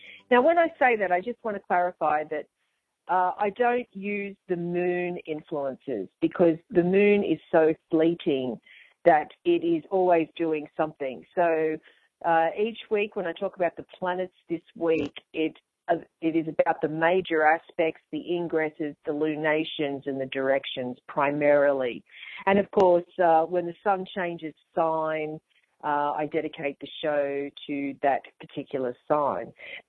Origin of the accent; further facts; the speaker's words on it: Australia; As I was saying, you know, growing up in Australia, Halloween, it was just this American thing that we didn't really know what it meant.